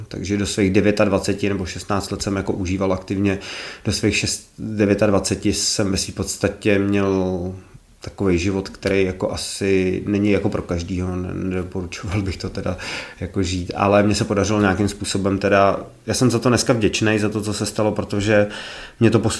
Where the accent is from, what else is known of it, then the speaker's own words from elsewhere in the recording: Železná Ruda, Plzeň Region, Czechia; moved away as an adult; now in Prague, Czechia; přestěhoval jsem se k tatínkovi na Železnou Rudu, kde byl vedoucí hotelu. Tam jsem nějakou dobu strávil do svých 18 let a pak jsem vylítl vlastně z Hnízda do Žáru velkoměsta, do Prahy